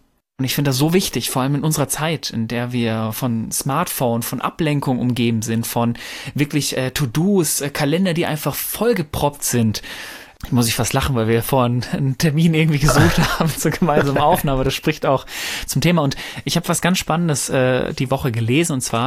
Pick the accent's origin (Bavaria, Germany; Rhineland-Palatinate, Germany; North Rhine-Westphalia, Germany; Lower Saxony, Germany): North Rhine-Westphalia, Germany; Ich komme ja ursprünglich aus dem Pott